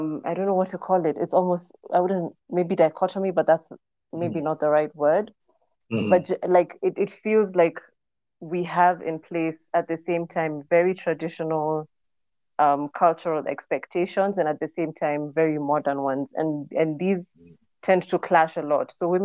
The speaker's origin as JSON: {"language": "English", "region": "Nairobi", "country": "Kenya", "said": "Anyway, so I'm from Nairobi, Kenya."}